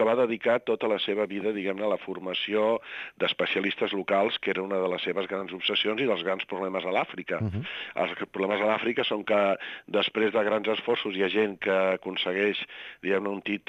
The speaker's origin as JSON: {"language": "Catalan", "country": "Morocco", "tie": "born or raised there", "said": "Jo no vaig néixer al Marroc, però vaig passar els primers anys de la meva vida al Marroc."}